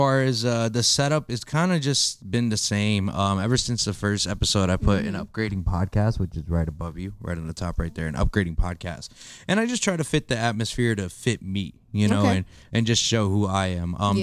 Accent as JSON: {"language": "English", "region": "Pennsylvania", "country": "United States", "said": "Like, I am from the Poconos. I was born there. Okay. But I've been there since the second grade."}